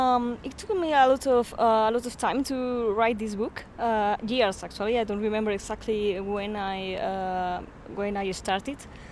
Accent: Spain; be promoting the book in the main cities here in Spain. We are gonna be in the big cities and in my hometown, of course.

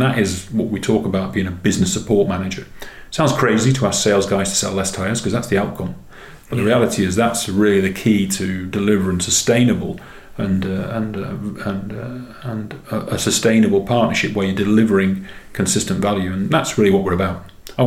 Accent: England, United Kingdom; So I actually knocked on the door and I said, " … I'm an English guy, I'm here from Michelin selling tyres, but the good news is I didn't bring my dog with me."

